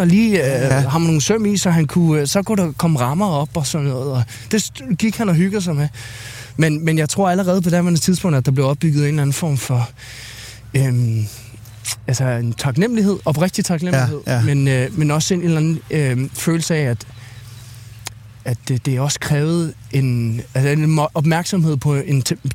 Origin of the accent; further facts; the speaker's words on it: Skælskør, Zealand, Denmark; som kommer ned fra Skelskør og er fra der, hvor jeg kommer fra